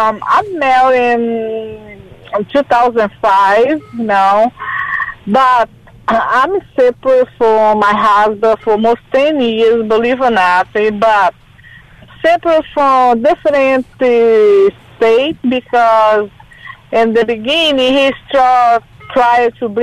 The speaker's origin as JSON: {"language": "English", "country": "Brazil", "first_language": "Portuguese", "second_language": "English", "said": "I'm sorry, my English. I'm from Brazil. My English is a little crazy, but I can speak."}